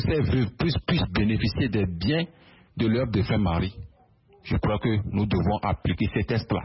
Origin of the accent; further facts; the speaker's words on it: Ghana; now in Togo; dans mon pays d'origine, le Ghana et le Togo, où je suis actuellement